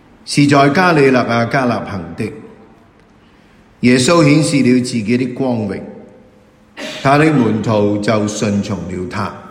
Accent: China; 我們中國人呢時時說除舊更新

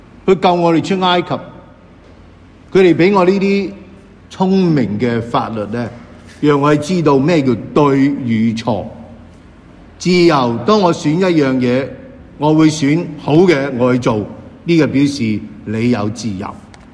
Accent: China; 我哋中国人就咁爱啦吓

